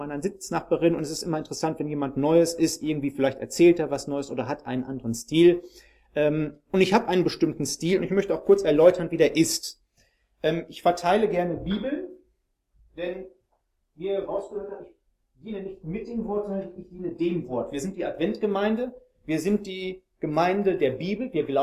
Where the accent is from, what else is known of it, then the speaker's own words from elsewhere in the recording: Münster, North Rhine-Westphalia, Germany; now in Frankfurt, Germany; Ich bin seit 2,5 Jahren in Frankfurt. Ursprünglich komme ich aus Münster.